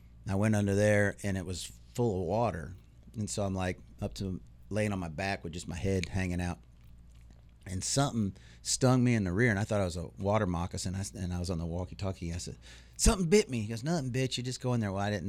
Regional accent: Minneapolis, Minnesota, United States; also born or lived in Raleigh; I was born in Raleigh. My dad got a job transfer up in Minneapolis.

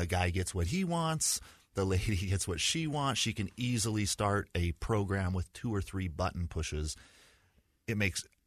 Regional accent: Provo, Utah, United States; So I was born in Provo and went to high school, or excuse me, started with kindergarten when I met Heather for the first time. So we grew up in kind of the same neighborhood. I had a pretty stereotypical Utah upbringing

